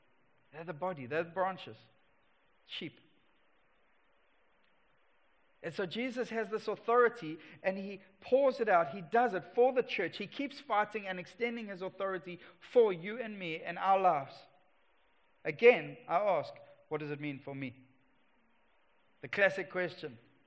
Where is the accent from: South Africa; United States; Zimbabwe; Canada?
South Africa; Durban, KwaZulu-Natal; But I come from Durban, where the cockroaches are like small dogs.